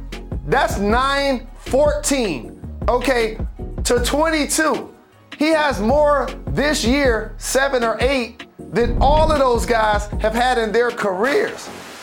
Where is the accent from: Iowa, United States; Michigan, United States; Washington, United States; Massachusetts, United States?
Michigan, United States; Detroit; I'm from Detroit, Michigan, and going to Bainbridge, Georgia to visit my grandfather